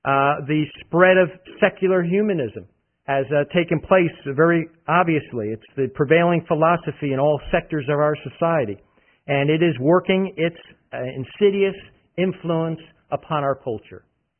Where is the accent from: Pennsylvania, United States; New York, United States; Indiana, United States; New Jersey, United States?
New Jersey, United States; I'm from New Jersey, and there's a vacation place in New Jersey called Cape May.